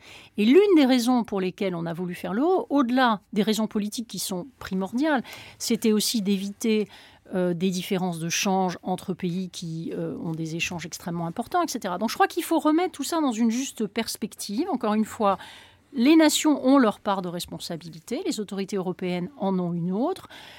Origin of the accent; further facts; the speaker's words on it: France; Pour ma part, je suis française